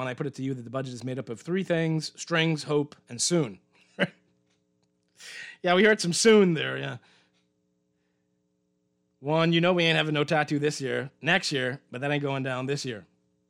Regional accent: Eleuthera, Bahamas; I'm from Eleuthera. I don't know why people keep saying, thinking I'm from Long Island.

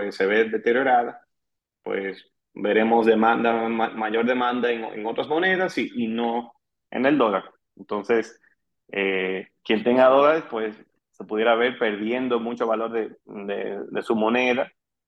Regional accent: Dominican Republic; en esquema de que uno como dominicano

